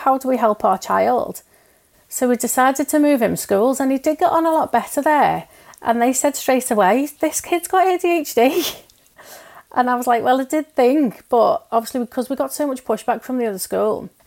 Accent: Wirral, North West England, United Kingdom; now in Hull, United Kingdom; obviously because I'm from the Wirral, but I live in Hull.

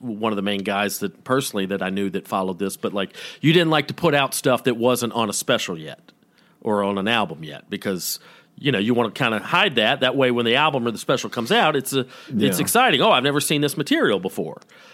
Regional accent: Georgia, United States; I'm from Georgia. Of course I've been

